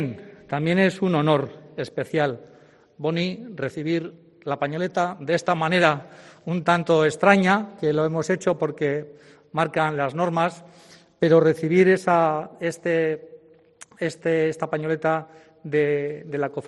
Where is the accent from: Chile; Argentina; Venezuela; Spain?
Spain; Bilbao, Basque Country; Hoy, como bilbaíno de Deusto